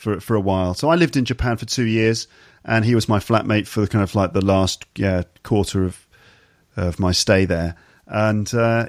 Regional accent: Ealing, London, United Kingdom; I moved around a bit, but originally from Ealing.

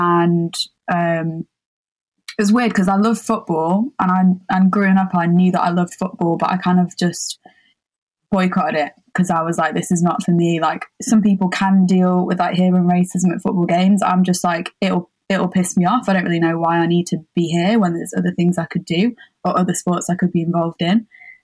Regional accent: Sheffield, Yorkshire and the Humber, United Kingdom; So I grew up in Sheffield. I'm mixed race, so my dad's Pakistani. He came to the UK, to Sheffield, when he was 10. My mum is like the most Sheffield woman you'll ever meet.

